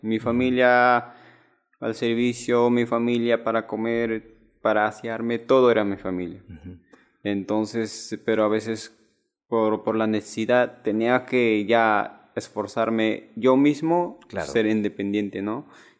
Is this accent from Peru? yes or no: yes; Huancavelica, Peru; Yo vine de Huancavelica para tramitar mi certificado de discapacidad